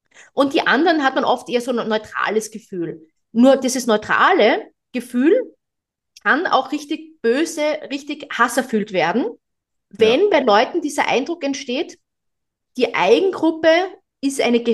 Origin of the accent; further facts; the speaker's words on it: Austria; now in Germany; ich bin ja Österreicherin